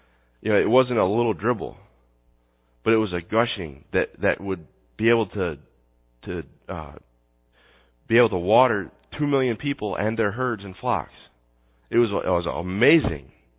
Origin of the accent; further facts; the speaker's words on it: New York, United States; also born or lived in Scranton, Pennsylvania; I grew up in New York, and we spent 6 years. We moved down to Scranton, Pennsylvania, and moved from the country to kind of the city.